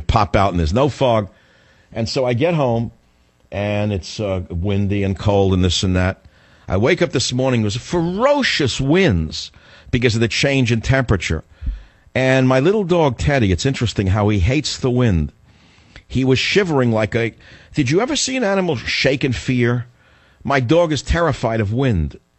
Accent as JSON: {"language": "English", "town": "San Francisco", "region": "California", "country": "United States", "tie": "born or raised there", "said": "Incidentally, speaking of my hometown of San Francisco, which I love very much"}